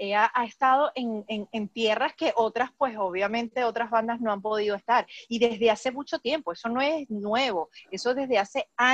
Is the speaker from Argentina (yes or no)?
no; Acarigua, Portuguesa, Venezuela; also born or lived in Barquisimeto; Yo estudié en Barquisimeto, soy de Acarigua, así que, muchachos, soy de Acarigua